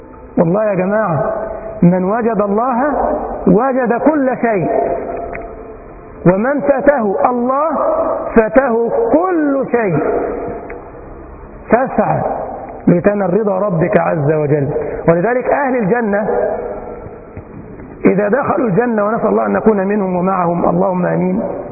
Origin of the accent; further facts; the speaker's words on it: Egypt; زي يقولوا عندنا في مصر: فلان ده ما بينزل ليش من زور.